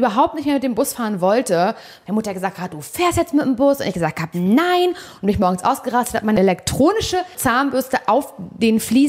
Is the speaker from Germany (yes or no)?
yes; Parchim, Mecklenburg-Vorpommern, Germany; Von den Busfahrten in meiner Heimat, als ich ein Kind war.